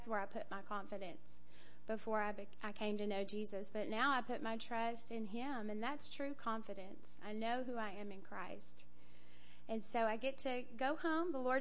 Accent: Tyler, Texas, United States; I'm 35 years old. I'm from Tyler, Texas, and I'm a graduate of Teen Challenge.

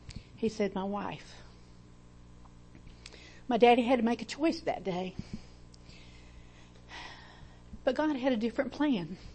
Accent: Georgia, United States; I was raised in the South, in Georgia, in the deep South.

